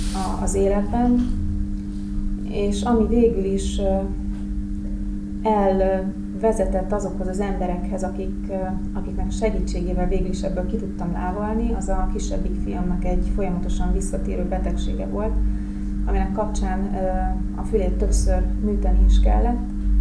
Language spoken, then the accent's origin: Hungarian; Hungary; Vidéken nőttem föl, a szüleim lakiteleken laknak, és egy ilyen teljesen átlagos családban rendkívül szorgalmas tanuló voltam mindig.